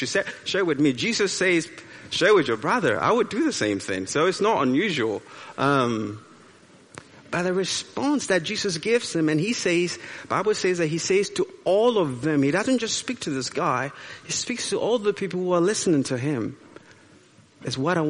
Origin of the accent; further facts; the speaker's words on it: Ghana; now in Hamburg, Germany; Back in Ghana, we don't have so many. I'm from Ghana. We don't have that many traffic lights, as the abundance of traffic lights here in Hamburg.